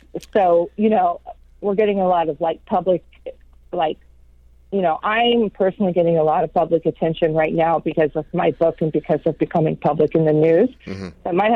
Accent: Wichita, Kansas, United States; I did a large piece with Wichita Eagle from Kansas, my hometown.

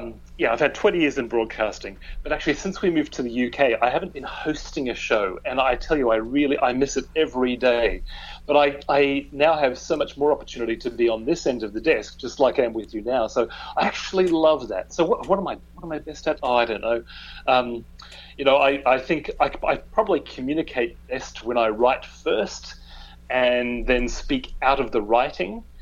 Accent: Sydney, New South Wales, Australia; also born or lived in Brisbane / Perth; I was born in Brisbane. I then had 6 years in Perth. I had 5 years in Sydney. If you were to ask me where is home in Australia, I'd say it's Sydney. And then we moved here in 2011. So I've got both a British passport and an Australian passport.

